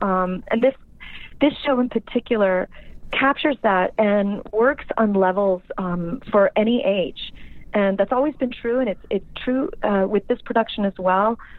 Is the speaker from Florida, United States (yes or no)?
no; California, United States; I'm from Orange County, and Orange County has a strong tradition of doing the same kind of thing.